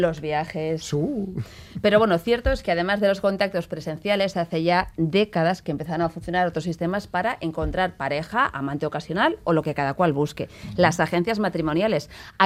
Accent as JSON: {"language": "Spanish", "region": "Basque Country", "country": "Spain", "said": "Qué francos somos los vascos, hasta la manera de expresarnos, qué directos."}